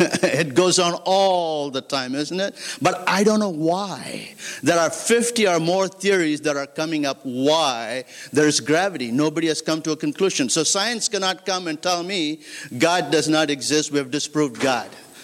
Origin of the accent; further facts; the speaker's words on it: India; And I grew up in India.